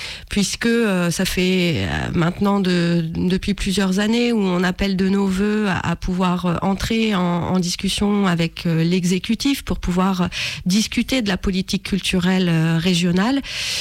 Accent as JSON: {"language": "French", "region": "Brittany", "country": "France", "lives_now": "Lyon, France", "said": "je suis bretonne d'origine, donc j'ai commencé à travailler là-bas. Et puis ensuite, je suis venue m'installer à Lyon"}